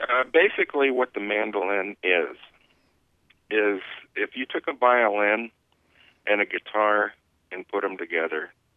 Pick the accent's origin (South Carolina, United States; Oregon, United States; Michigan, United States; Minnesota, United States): Minnesota, United States; Minneapolis; I grew up in Northeast Minneapolis, which was kind of the enclave of the Ukrainian community in Minneapolis